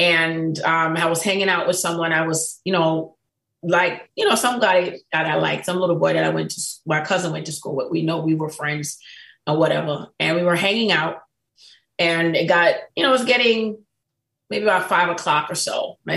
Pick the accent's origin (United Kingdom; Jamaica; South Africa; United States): Jamaica; Kingston; I grew up in the Caribbean. I'm born and raised from Kingston, Jamaica.